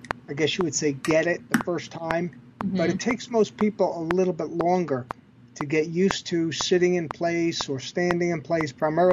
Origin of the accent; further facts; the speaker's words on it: New York, United States; But for me, I'm a New Yorker. I was working in commercial real estate.